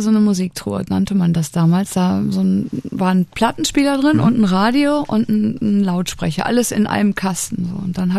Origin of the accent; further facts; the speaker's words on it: Hagen, North Rhine-Westphalia, Germany; gerade weil es meine Heimatstadt ist. Und ich war da auch länger nicht. Und da spiele ich in meiner alten Grundschule tatsächlich. Es gab in Hagen sonst keine richtig coolen Venues mehr, so in der Größe.